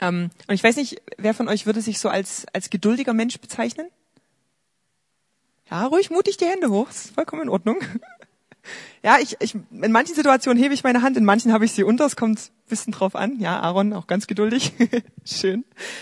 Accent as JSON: {"language": "German", "town": "Chemnitz", "region": "Saxony", "country": "Germany", "tie": "born or raised there", "said": "Wo ich groß geworden bin, in Adelsberg, einem Dorf, eingemeindet in Chemnitz, da haben wir direkt neben der Bushaltestelle gewohnt."}